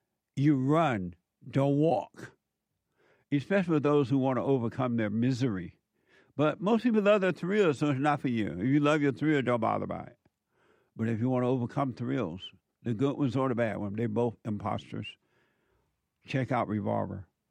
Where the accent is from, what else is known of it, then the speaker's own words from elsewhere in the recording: Alabama, United States; I did say that I grew up in Alabama on a plantation near Montgomery, Alabama, Eufaula, Tuskegee. I'm kind of in the middle of those places.